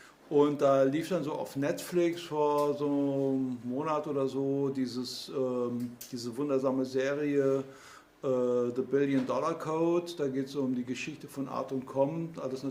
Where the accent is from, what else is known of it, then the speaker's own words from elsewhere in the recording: Moers, North Rhine-Westphalia, Germany; Aber ich bin halt in Moers am Niederrhein geboren worden.